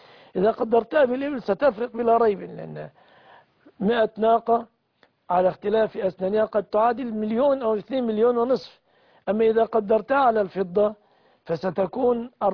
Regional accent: Egypt; بلادنا مصر

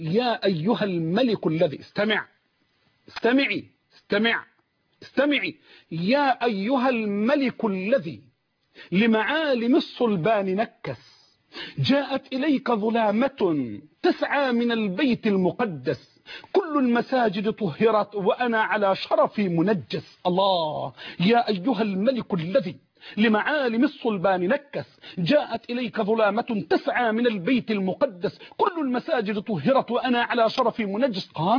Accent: Egypt; رجعت زي ما قلوا عندنا في مصر رمال عادتها القديمة،

